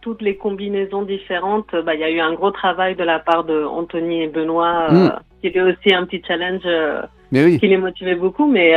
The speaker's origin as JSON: {"language": "French", "country": "Spain", "said": "parce que moi aussi, je suis espagnole, du coup"}